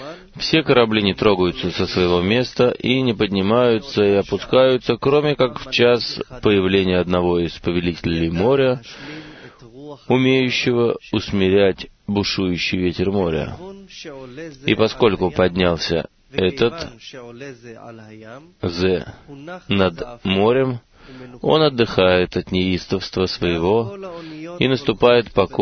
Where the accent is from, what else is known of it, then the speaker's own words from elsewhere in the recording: Beersheba, Southern District, Israel; из Бершевы.